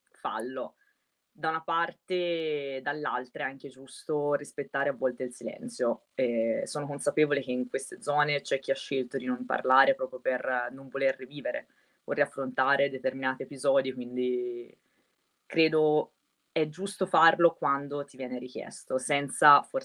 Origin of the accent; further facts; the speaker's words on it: Siena, Tuscany, Italy; io vivo in provincia di Siena, sono di Siena